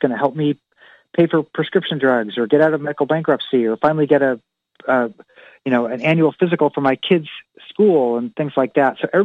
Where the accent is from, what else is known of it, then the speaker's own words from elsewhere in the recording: Kansas City, Missouri, United States; I'm a white American from Missouri. I grew up in Kansas City, Missouri